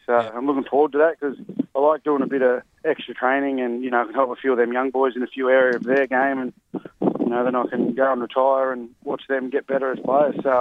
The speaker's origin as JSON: {"language": "English", "region": "New South Wales", "country": "Australia", "tie": "born or raised there", "said": "I grew up on the Central Coast and used to love watching the Newcastle Knights."}